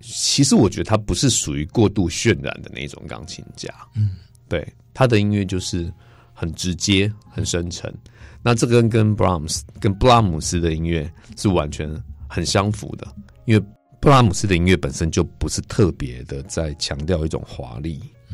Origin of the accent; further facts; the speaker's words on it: Taiwan; also born or lived in Germany; 可以让我一个台湾人到那边去读书